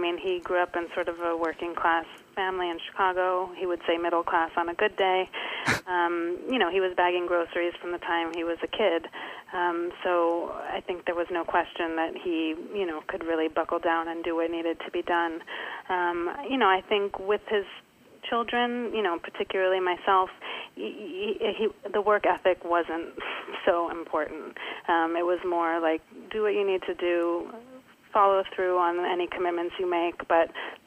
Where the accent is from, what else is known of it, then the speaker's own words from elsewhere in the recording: Toronto, Ontario, Canada; born there; I was born in Toronto